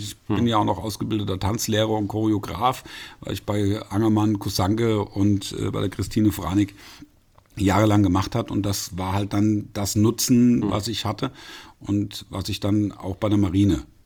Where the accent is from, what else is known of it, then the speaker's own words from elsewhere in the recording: Fulda, Hesse, Germany; Ich bin ein echter Völscher Junge, ja, aber wie ich nur zu sagen pflege, leider nur ein einfacher Fulder, kein Doppelfulder, weil mein Vater einen Flüchtling geheiratet hat.